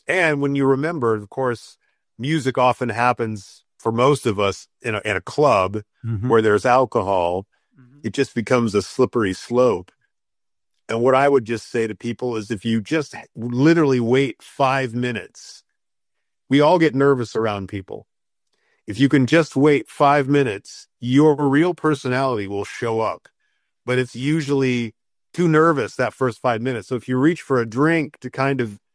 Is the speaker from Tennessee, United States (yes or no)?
yes; Nashville, Tennessee, United States; But I would say I'm from Nashville, Tennessee, where we play a lot of country music, a lot of blues music.